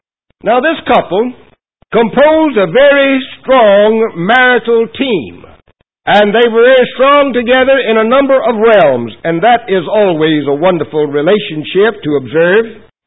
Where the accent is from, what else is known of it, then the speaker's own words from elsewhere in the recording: Tennessee, United States; I always toot and wave and I pass them, let them know I'm from Tennessee too. There's home folks. Just looks good to see somebody from back home.